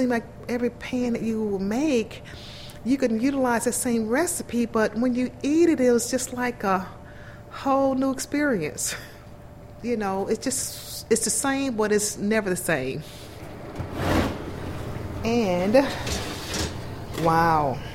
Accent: Atlanta, Georgia, United States; I grew up right here in Atlanta, Georgia, around some great bakers.

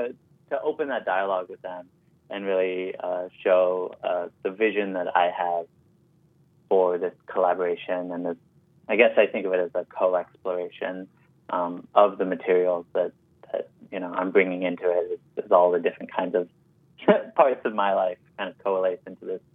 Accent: Washington, District of Columbia, United States; And I grew up in Washington, D.C., in a predominantly Salvadorian and Black community.

